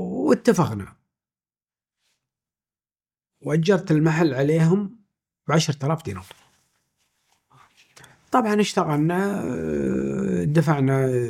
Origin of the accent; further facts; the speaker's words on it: Kuwait; لا والله احنا كويتيين أبا عن جد